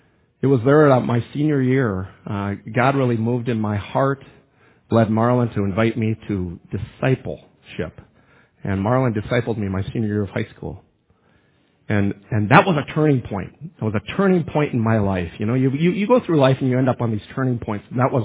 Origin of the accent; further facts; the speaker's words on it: Minnesota, United States; I grew up on Highway 26 between 135 and Highway 169, not far from here. And I went to Tower Sedan High School, graduated there, but way back in 1985.